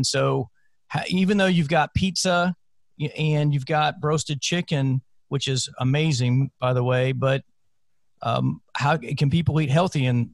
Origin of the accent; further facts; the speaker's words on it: South Carolina, United States; I grew up in South Carolina, and there was one particular place, Zesto's, and we would go to the one in Triangle City in West Columbia.